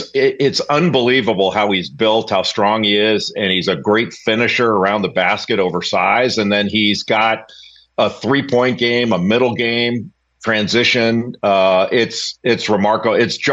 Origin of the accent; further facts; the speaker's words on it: Los Angeles, California, United States; I grew up in Los Angeles, and I'm 62 years old.